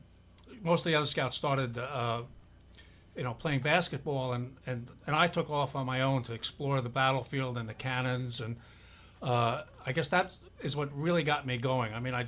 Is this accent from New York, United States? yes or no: yes; New York, United States; And I grew up on Long Island, and I would take the bus and the subway into the city